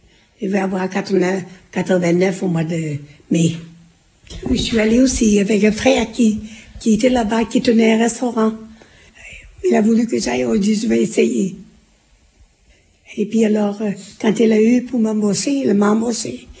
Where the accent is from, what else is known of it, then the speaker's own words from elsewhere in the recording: Brittany, France; accent: Breton; Oh non, j'ai l'accent breton.